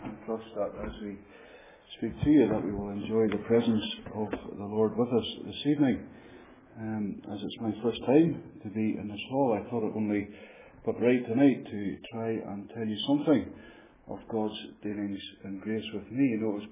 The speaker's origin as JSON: {"language": "English", "region": "Northern Ireland", "country": "United Kingdom", "tie": "born or raised there", "lives_now": "Fife, United Kingdom", "said": "how I was born and brought up in Northern Ireland and how I've ended up to be in Fife. We have been here now we've lived in Fife for 3 years"}